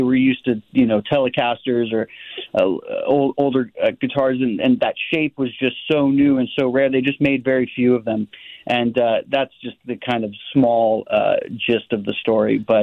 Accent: California, United States; It's always been in the Valley, and I grew up in the Valley. So I'm really excited that I got to do a documentary about the place I grew up

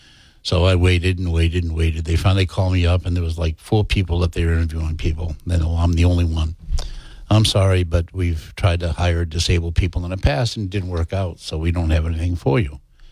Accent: Long Beach, California, United States; I transferred my score to California, where I grew up in Long Beach.

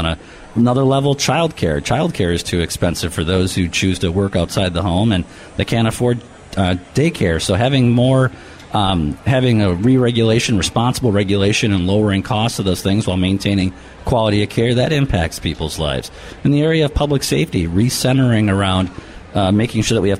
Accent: Minnesota, United States; As a Minnesotan, of course, I'm happy to see a Minnesotan be on the top of the ticket as a vice president.

